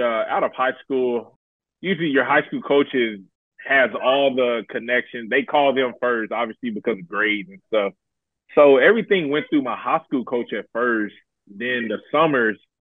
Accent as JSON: {"language": "English", "town": "Dallas", "region": "Texas", "country": "United States", "said": "He's from Dallas. I'm from Dallas."}